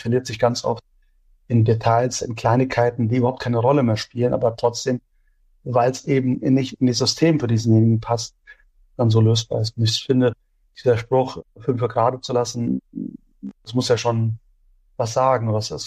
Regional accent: Offenbach, Hesse, Germany; Aber an sich bin ich in Offenbach aufgewachsen, dort auch zur Schule und ja, einen sehr, sehr positiven Bezug ins Rhein-Main-Gebiet, ja.

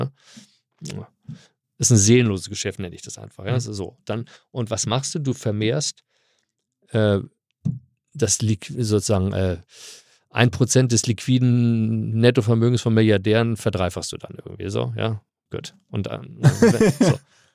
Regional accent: Hamburg, Germany; also born or lived in California, United States; also ich bin ja hier aufgewachsen in Hamburg

